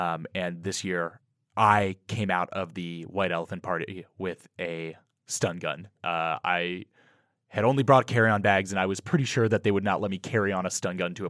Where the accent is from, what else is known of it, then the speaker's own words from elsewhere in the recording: Cincinnati, Ohio, United States; now in California, United States; Cincinnati.